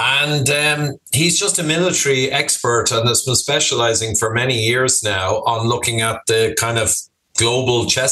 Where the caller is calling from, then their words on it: Dublin, Leinster, Ireland; Oh, yeah. Hi there, Paul. No, just back in Dublin, Ireland.